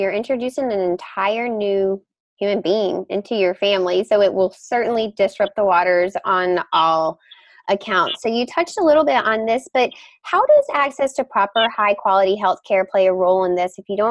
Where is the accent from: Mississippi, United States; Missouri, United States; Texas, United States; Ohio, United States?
Mississippi, United States; now in Boston, United States; I grew up in Mississippi, so this rural part of the United States 100% hits home for me.